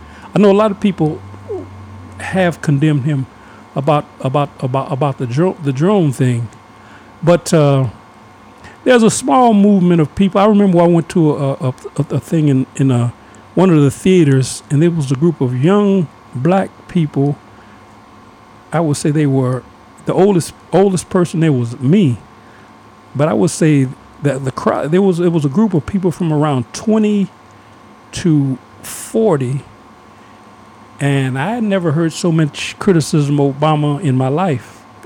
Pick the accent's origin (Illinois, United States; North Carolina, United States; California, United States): California, United States; When I grew up in California, people were working, and my family had county jobs, so they have prescriptions.